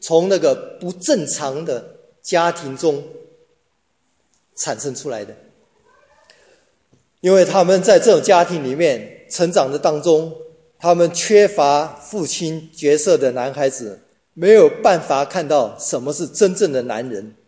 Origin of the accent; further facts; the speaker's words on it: China; 我们中国人喜欢买汽车